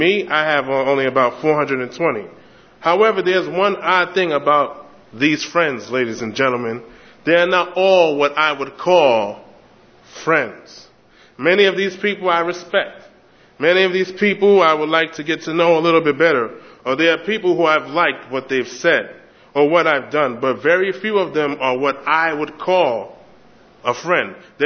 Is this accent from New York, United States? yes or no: yes; New York City, New York, United States; Growing up in New York City, you would realize that friendship is a powerful thing because there weren't too many people you would call your friend.